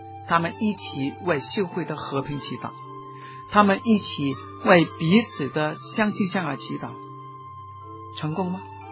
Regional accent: Hong Kong; 我们香港每年的人的生产总值已经有3万块美金

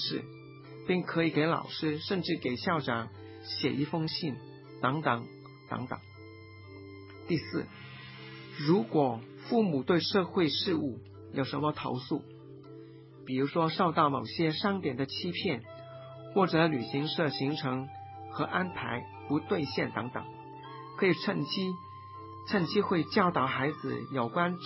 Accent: Hong Kong; 对我们香港人来说，每个月100块钱真的不多

